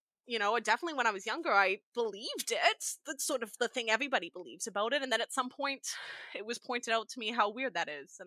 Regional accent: British Columbia, Canada; The thing is, I grew up on the West Coast, and I'm not a West Coast First Nations person. I'm Anishinaabe, so it's out east, out Great Lakes region.

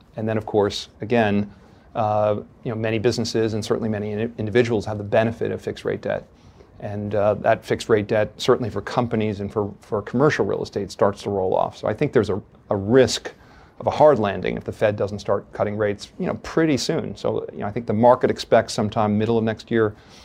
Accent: Chappaqua, New York, United States; I grew up in Chappaqua, New York.

